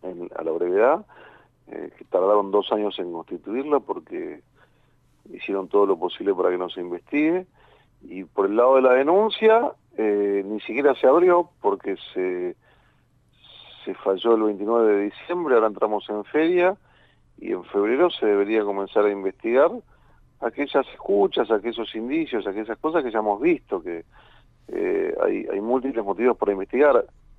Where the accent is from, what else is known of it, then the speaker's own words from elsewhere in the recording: Argentina; somos muchos los argentinos que hemos padecido esto